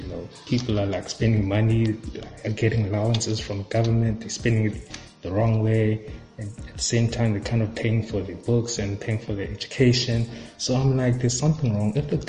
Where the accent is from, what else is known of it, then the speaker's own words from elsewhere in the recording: East London, Eastern Cape, South Africa; I come from East London. I did my matric there in Stirling.